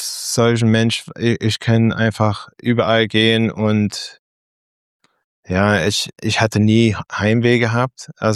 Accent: North Carolina, United States; German is a second language; Als Amerikaner im Zug in North Carolina, ich habe natürlich wie fast alle andere mit Glaube groß gewachsen. Also meine beide Eltern, die kommen aus New York, beide Seiten kommen aus New York.

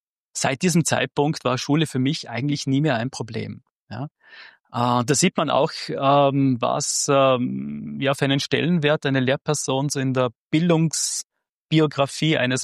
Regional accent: Graz, Styria, Austria; born there; also born or lived in Vorarlberg; ich bin ja anders als eigentlich oft angenommen, kein gebürtiger Vorarlberger, sondern geboren in Graz.

